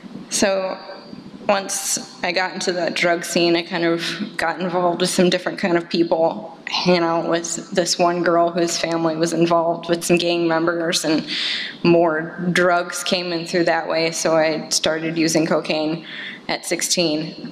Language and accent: English; New York, United States; born there; I was born in New York.